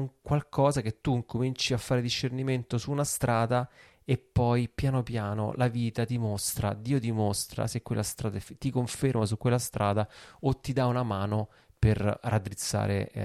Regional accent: Rome, Lazio, Italy; romano, io da romano

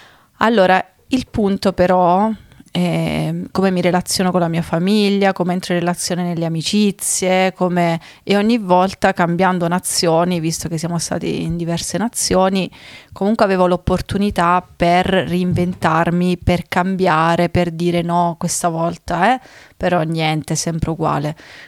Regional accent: Basilicata, Italy; Allora io siccome sono lucana e vado dritta al sodo

